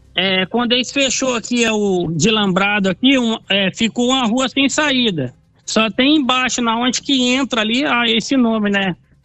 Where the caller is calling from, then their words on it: Acre, Brazil; que mora do lado do aeroporto, aqui em Acre.